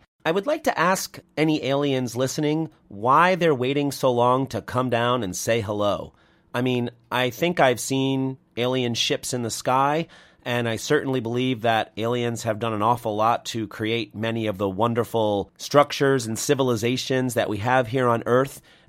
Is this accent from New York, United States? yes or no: yes; New York City, New York, United States; I'm from New York City